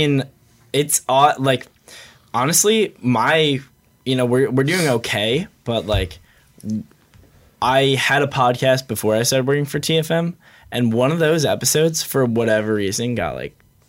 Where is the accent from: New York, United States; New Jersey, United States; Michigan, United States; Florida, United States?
New Jersey, United States; I'm from Hunterdon County.